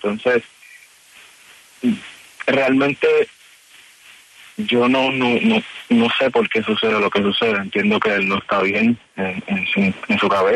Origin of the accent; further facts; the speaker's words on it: Vega Baja, Puerto Rico; yo soy de Puerto Rico, de Vega Baja, Puerto Rico.